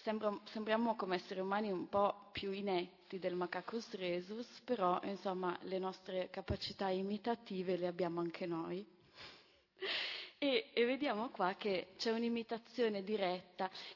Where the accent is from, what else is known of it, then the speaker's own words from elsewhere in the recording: Florence, Tuscany, Italy; accent: Florentine; nasciamo, piangiamo nel nostro dialetto fiorentino